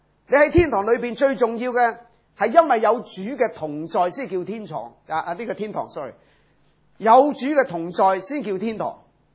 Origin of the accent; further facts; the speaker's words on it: Hong Kong; 因为我哋香港人呢可能呢即係住嘅地方呢即係住惯咗白鸽笼。